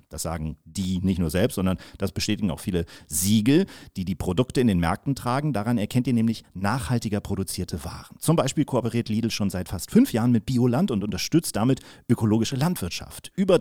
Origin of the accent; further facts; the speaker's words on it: Kiel, Schleswig-Holstein, Germany; hat übrigens in meiner Heimatstadt studiert, in Kiel